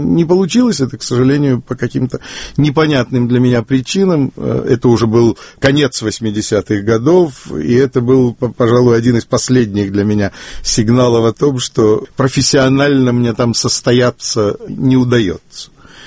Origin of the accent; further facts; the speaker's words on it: Odesa, Odesa Oblast, Ukraine; я хотел вырваться из Одессы. Одесса была замечательной, лучшей в мире, наверное, лучшей в нашем мире. Провинциальный город. Глухая провинция у моря.